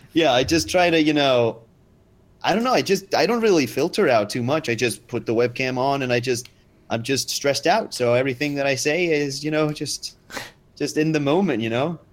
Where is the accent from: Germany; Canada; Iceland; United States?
Iceland; English is a second language; Oh, I'm from Iceland.